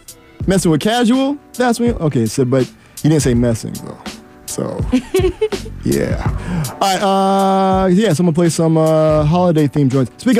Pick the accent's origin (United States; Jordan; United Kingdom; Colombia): United States; Miami, Florida; The thing is, I'm from Miami, and all these holiday movies all take place where there's like snow